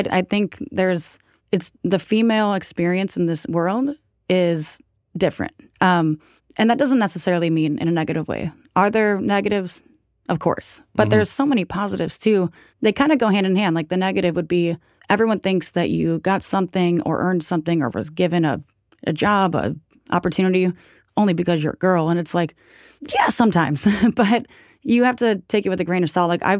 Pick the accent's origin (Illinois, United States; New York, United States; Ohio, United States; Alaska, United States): Ohio, United States; Cleveland; but I'm from Cleveland, Ohio, so I'm used to, like, the snow and stuff.